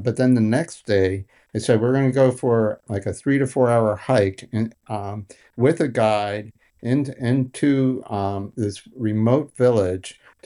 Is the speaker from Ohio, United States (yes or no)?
no; Boston, Massachusetts, United States; born there; I was born in Boston.